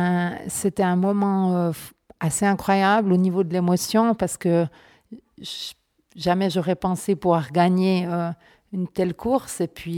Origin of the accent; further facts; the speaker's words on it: Farvani, Fribourg, Switzerland; Alors, je viens de Farvani, c'est un petit village dans le canton de Fribourg. Mes parents, ben, ils sont suisses tous les deux, mais j'ai une maman suisse-allemande